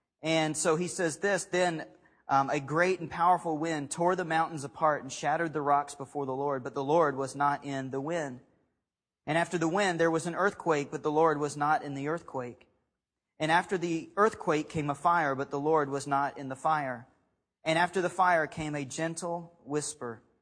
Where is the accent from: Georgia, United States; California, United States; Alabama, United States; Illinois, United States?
Alabama, United States; Where we grew up in Alabama, we have hurricanes that come up in the Gulf all the time.